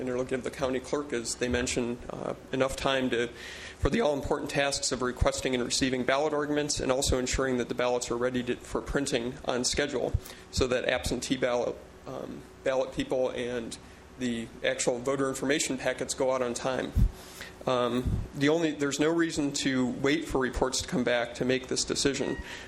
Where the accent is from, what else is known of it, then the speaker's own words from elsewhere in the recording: Cambria, California, United States; I'm from Cambria.